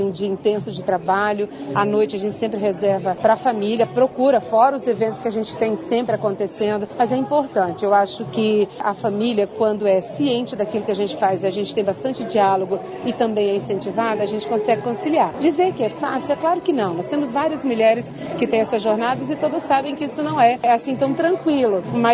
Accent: Ceará, Brazil; now in Maringá, Brazil; Eu sou do Ceará, eu tenho poucos familiares aqui em Maringá

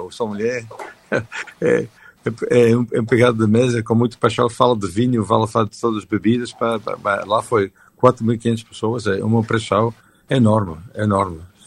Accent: Belgium; Portuguese is a second language; eu sou belga, casada com portuguesa, falo português curado belga.

